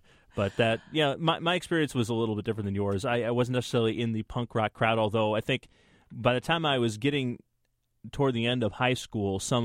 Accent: Iowa, United States; Like for me, growing up in Northeast Iowa, I don't even know where I would have heard most of those bands

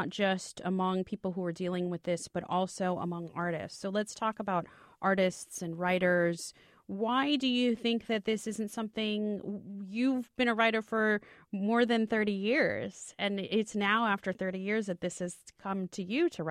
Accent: Florida, United States; our listeners know I'm originally from Florida, and I was just on vacation back in Miami

